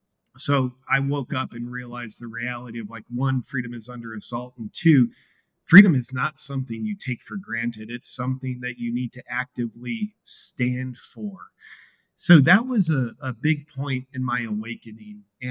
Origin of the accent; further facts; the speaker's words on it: United States; So that was the first time in my life that I saw, as an American, freedoms getting eroded